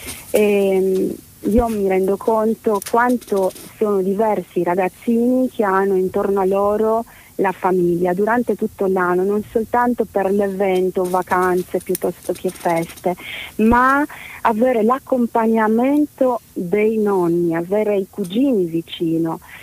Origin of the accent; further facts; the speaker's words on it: Romania; io sono rumena e sono lontana da mio padre.